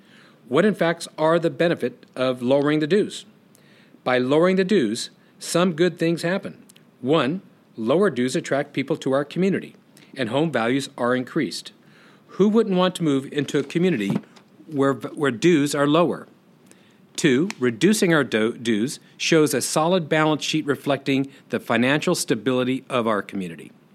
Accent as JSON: {"language": "English", "town": "El Centro", "region": "California", "country": "United States", "tie": "born or raised there", "said": "I was raised in El Centro, California, and graduated from UC Berkeley."}